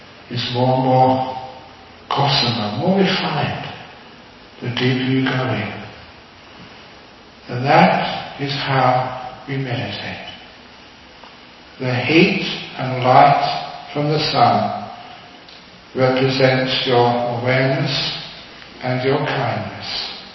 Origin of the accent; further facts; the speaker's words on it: London, United Kingdom; because I grew up in London, poor family, spent a lot of my time playing soccer in the streets.